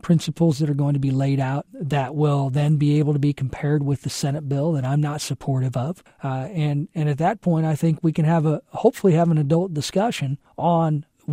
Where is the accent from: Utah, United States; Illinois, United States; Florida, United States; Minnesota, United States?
Illinois, United States; Taylorville; in my hometown of Taylorville